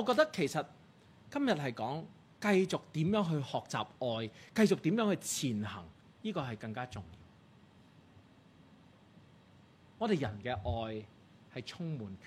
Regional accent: Guangdong, China; 我哋广东人讲到怕老婆会发达

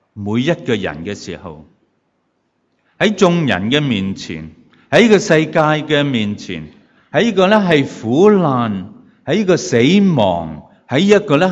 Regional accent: Hong Kong; 好可能我哋香港人真係唔知道

